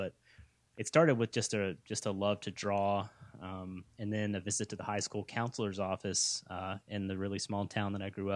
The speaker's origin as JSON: {"language": "English", "town": "Borger", "region": "Texas", "country": "United States", "tie": "born or raised there", "said": "I grew up in the Texas Panhandle in a really small town called Borger, Texas, B-O-R-G-E-R. And it's close to Amarillo."}